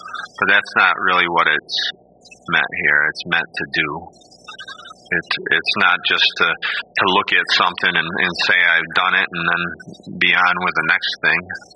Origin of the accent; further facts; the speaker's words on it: England, United Kingdom; And I'm not even Italian. I'm English.